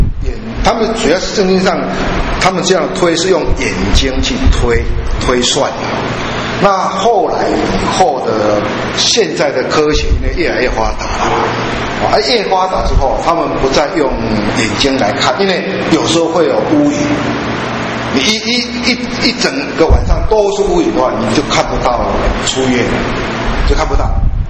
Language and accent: Chinese; China; 所以我们中国人有农历的二十九跟三十，对不对？我们中国人有二九三十